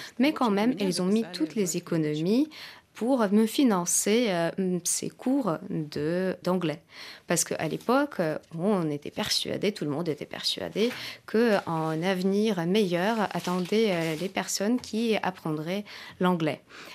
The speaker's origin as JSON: {"language": "French", "region": "Moscow", "country": "Russia", "tie": "born or raised there", "said": "quand j'étais petite, j'ai grandi à Moscou. Mon enfance, je l'ai passée à Moscou."}